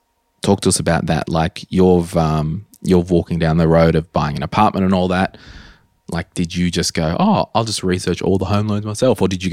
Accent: Townsville, Queensland, Australia; also born or lived in Brisbane; Putting all of my stuff in storage in Brisbane to go back to my hometown of Townsville in the Christmas months with the intent of moving back to Brisbane.

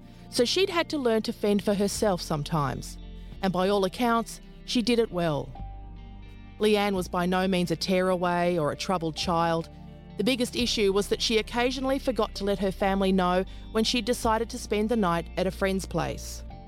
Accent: Toowoomba, Queensland, Australia; as I made my way between Brisbane and my hometown of Toowoomba.

